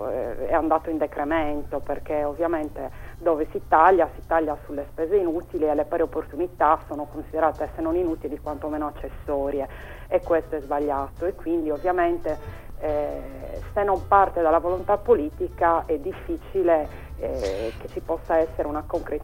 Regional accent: Sardinia, Italy; Io prima di tutto sono sarda

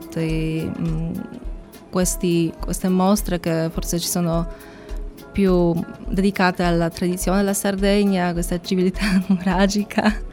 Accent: Poland; Italian is a second language; now in Cagliari, Italy; Dalla Polonia.

